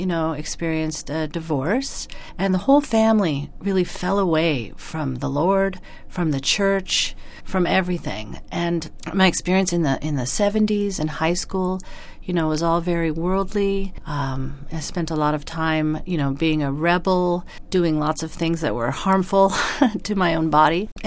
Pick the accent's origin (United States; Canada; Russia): United States; New York; born there; also born or lived in California; I was born in New York in the United States in 1958 into a very Catholic family